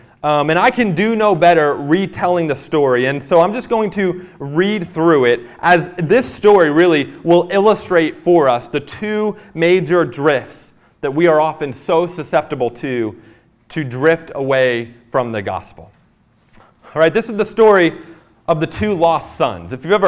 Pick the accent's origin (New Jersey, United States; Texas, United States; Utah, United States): New Jersey, United States; I grew up on the Jersey Shore. Not the show, but the actual place.